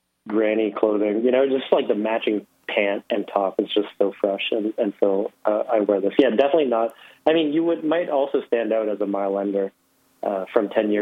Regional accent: Quebec, Canada; born there; for me personally, to Vietnam, and but also having been born in Quebec, also being Canadian. You know, when I'm in Canada, the first thing I think physically about me is that I'm Asian or Vietnamese

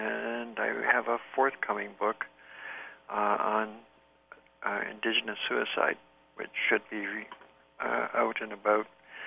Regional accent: Ontario, Canada; now in Fredericton, Canada; I'm an Oneida from Southern Ontario.

